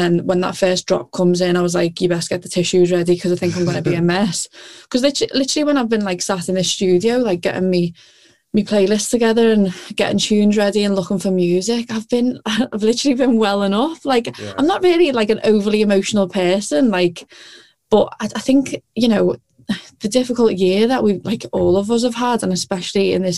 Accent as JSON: {"language": "English", "town": "Liverpool", "region": "North West England", "country": "United Kingdom", "said": "I'm from Liverpool, and like I think most of the people knew I was from Liverpool"}